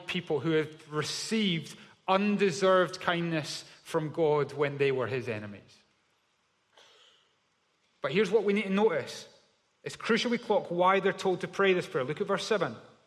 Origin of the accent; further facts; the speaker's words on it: Scotland, United Kingdom; probably thinking, why did we invite the cynical Scottish guy to do the final celebration? I do feel like I'm bringing Scottish weather to an Ingris party. This is what we call in Scotland, doer.